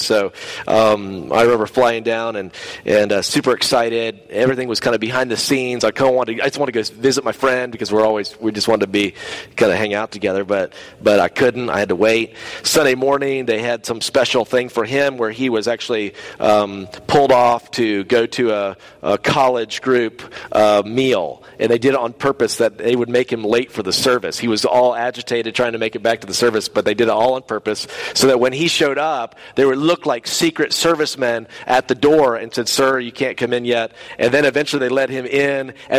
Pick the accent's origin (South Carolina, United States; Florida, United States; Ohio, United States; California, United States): South Carolina, United States; Simpsonville; And I grew up in Simpsonville, South Carolina. I was a redneck little kid growing up there.